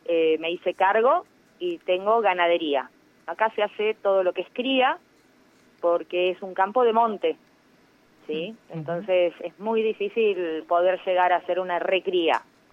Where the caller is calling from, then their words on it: La Pampa, Argentina; Tengo 54 años y estoy en el departamento de Ucal.